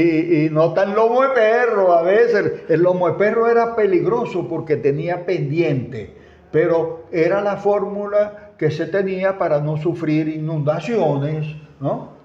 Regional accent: Mérida, Venezuela; Yo, cuando vine de Mérida, recibí un pergamino

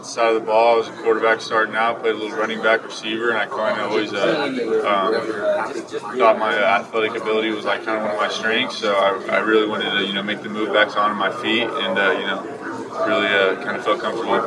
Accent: Oregon, United States; he's from Idaho and I was from Oregon growing up.

